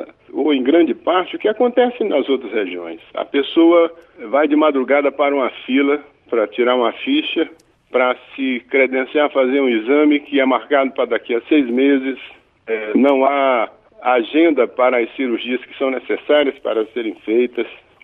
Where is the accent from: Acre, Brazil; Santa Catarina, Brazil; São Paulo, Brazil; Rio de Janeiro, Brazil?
Acre, Brazil; Rio Branco; onde eu me criei, em Rio Branco, na rua Marechal Deodoro.